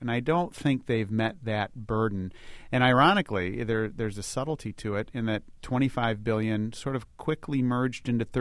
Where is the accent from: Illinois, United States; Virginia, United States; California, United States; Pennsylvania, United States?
Illinois, United States; In my home state of Illinois, we had a situation where there was a large oil company